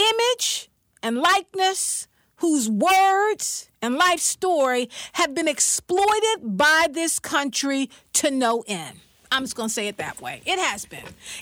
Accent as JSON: {"language": "English", "region": "the South", "country": "United States", "said": "And when I say y'all, I say me too. I'm from the South. Y'all means all of us."}